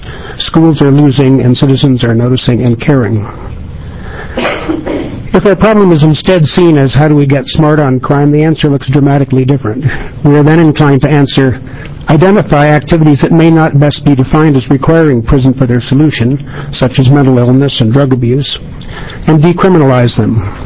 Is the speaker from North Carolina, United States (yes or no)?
no; Portland, Oregon, United States; I'm from Portland, from Senator Gordley's district, in fact